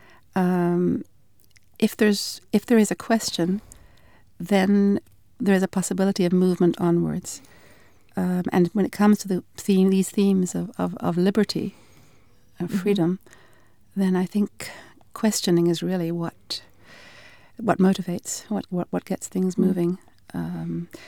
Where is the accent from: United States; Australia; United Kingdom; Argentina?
United Kingdom; Glasgow, Scotland; I grew up in Scotland.